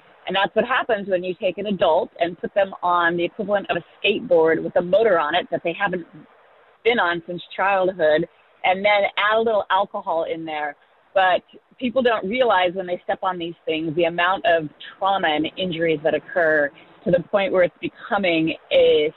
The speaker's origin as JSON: {"language": "English", "town": "San Diego", "region": "California", "country": "United States", "said": "I'm from San Diego."}